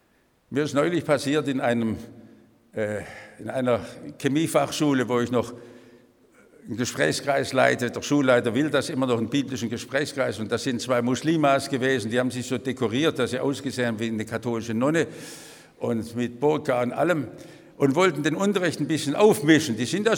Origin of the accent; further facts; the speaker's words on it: Germany; ich bin doch Deutscher mit der notvollen Geschichte